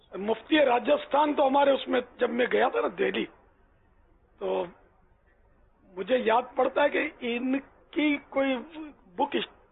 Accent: Karachi, Sindh, Pakistan; میں بھی وہیں کا ہوں میمن ہوں اور کھارا در میٹھا در میں میری زندگی گزری ہے.

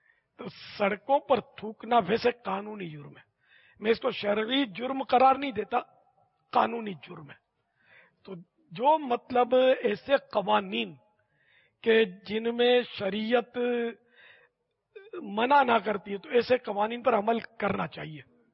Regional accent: Karachi, Sindh, Pakistan; born there; میں تو اصلاً نسلاً ان مانو کر پاکستانی ہوں کہ میں تو پیدا ہی پاکستان میں ہوا ہوں، باب المدینہ میں پیدا ہوں، کراچی کی پیدائش ہے میری

